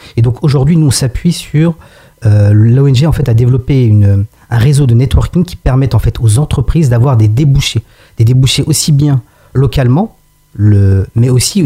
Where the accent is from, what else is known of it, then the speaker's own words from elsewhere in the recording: Aubergenville, Île-de-France, France; j'ai grandi à Aubergenville. Donc, Aubergenville, en fait, c'est là où j'ai été à l'école Reine Astrid. J'étais au collège Arthur Rimbaud. J'ai été au lycée Van Gogh.